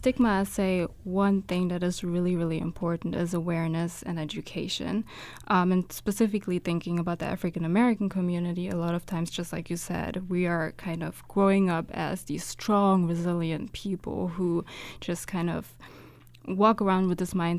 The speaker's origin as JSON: {"language": "English", "country": "Germany", "tie": "born or raised there", "said": "My mother is from Germany, and we stayed stateside in Germany. So I grew up in Germany, I went to school in Germany and whatnot"}